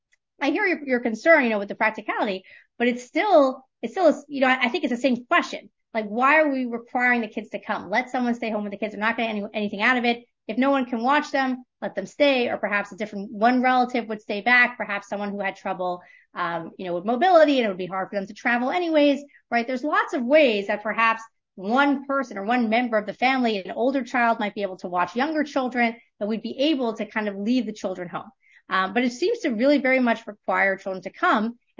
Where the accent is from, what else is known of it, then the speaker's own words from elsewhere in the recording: Montreal, Quebec, Canada; And I remember as a little kid in my day school growing up in Montreal